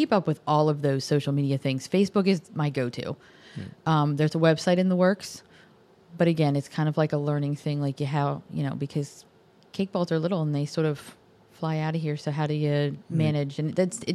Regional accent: Annapolis, Maryland, United States; also born or lived in Pennsylvania; I grew up in Annapolis, Maryland, actually.

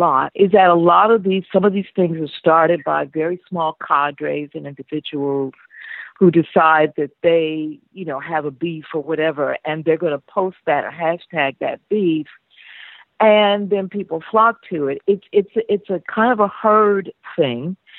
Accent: United States; I'm American. I'm African-American.

